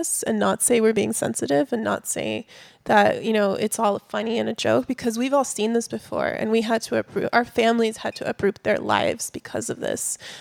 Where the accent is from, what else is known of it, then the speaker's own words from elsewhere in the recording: Miami, Florida, United States; And this is me growing up in Miami.